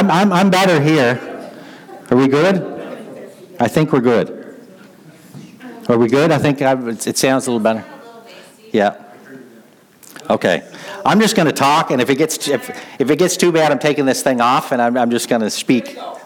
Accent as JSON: {"language": "English", "town": "Murray Harbour", "region": "Prince Edward Island", "country": "Canada", "tie": "born or raised there", "said": "I grew up in Murray Harbor, there was a restaurant there"}